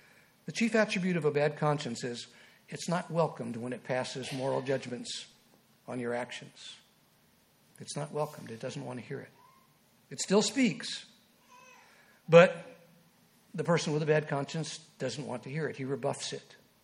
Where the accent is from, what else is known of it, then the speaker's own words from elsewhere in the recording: New Jersey, United States; now in Oklahoma, United States; I was raised in New Jersey. I didn't see much branding going on close to New York City. But when we first moved to Oklahoma from New Jersey